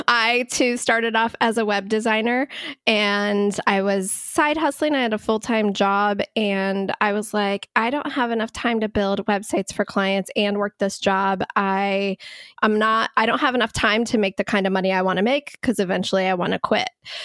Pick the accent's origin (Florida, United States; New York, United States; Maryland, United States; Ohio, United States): Ohio, United States; Columbus; Yeah. So I'm from Columbus, Ohio.